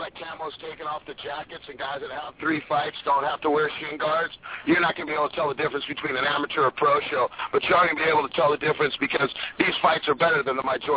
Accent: Hermosa Beach, California, United States; You know, I'm from Hermosa Beach

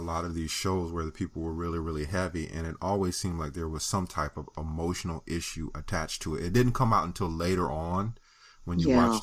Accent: the South, United States; I'm from the South. I grew up in the South

